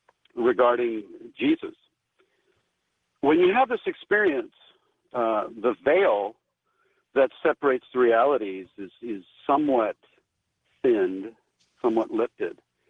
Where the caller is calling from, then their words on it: Sonoma, California, United States; and I'm calling from Sonoma.